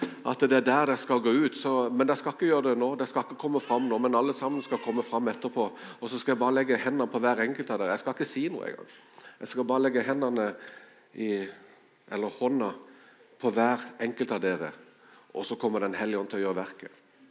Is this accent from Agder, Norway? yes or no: yes; Kristiansand, Agder, Norway; Jeg kommer fra Kristiansand.